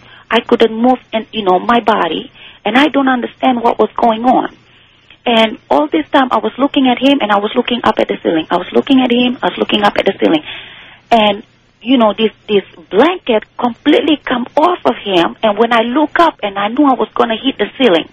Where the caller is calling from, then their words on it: Missouri, United States; Yes, I'm calling from Missouri.